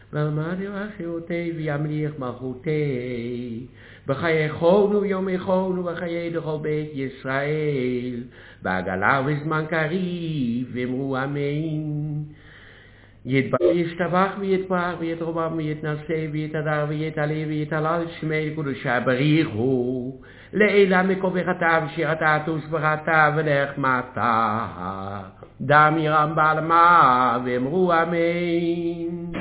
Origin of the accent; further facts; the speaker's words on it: Amsterdam, North Holland, Netherlands; moved away as an adult; now in Israel; באמסטרדם בשנת 1900.